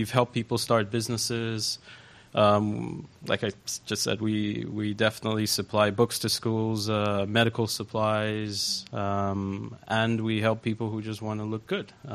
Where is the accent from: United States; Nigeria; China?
Nigeria; I kept going back home. I'm from Nigeria. I kept going back home, and every time I went, people asked me to bring stuff.